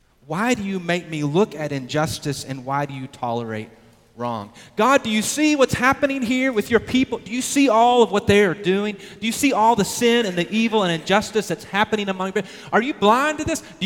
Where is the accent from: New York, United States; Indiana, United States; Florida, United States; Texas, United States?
Texas, United States; But we're from Texas, and so we're going to call him Habakkuk, okay?